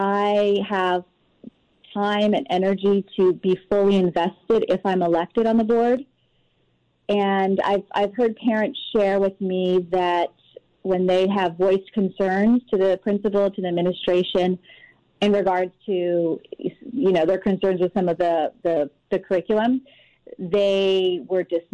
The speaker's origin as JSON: {"language": "English", "region": "California", "country": "United States", "tie": "born or raised there", "said": "No, I actually grew up in Orange County, born and raised in California, but I grew up in Orange County."}